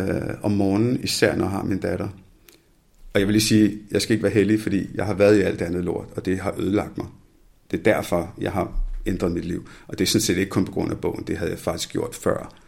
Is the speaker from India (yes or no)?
yes; India; now in Denmark; fordi jeg er fra Indien af, ikke?